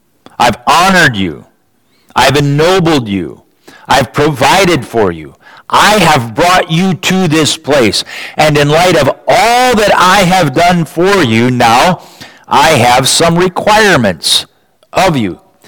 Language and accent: English; Owatonna, Minnesota, United States; born or raised there